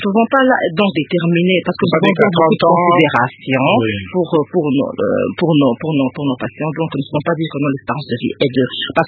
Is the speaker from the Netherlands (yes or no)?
no; DR Congo; il y a beaucoup d'études qui sont faites par rapport à la maladie ici chez nous en RDC et ailleurs à l'étranger.